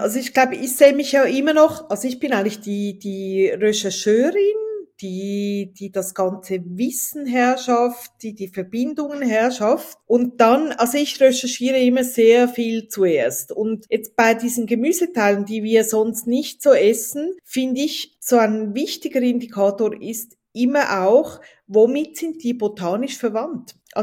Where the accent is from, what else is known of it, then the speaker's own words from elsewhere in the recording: Switzerland; Also das hat man bei euch in Deutschland, bei uns in der Schweiz früher sehr oft gegessen